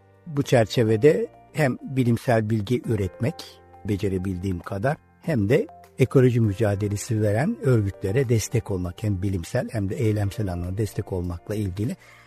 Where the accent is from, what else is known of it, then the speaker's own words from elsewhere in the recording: Aegean Region, Turkey; Ben doğma büyüme Egeliyim diyeyim.